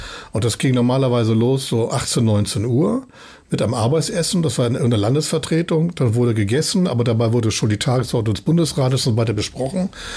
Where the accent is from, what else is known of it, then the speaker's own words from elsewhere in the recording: Hamburg, Germany; das ist eine wunderschöne, tolle Stadt, die ich wirklich liebe, das ist meine Heimat, auch wirklich gerne hier bin und hier lebe.